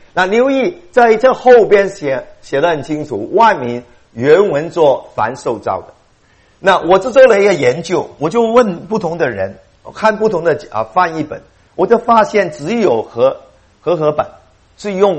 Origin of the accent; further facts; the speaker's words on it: Guangdong, China; 我们中国人都差不多，特别是我们广东人。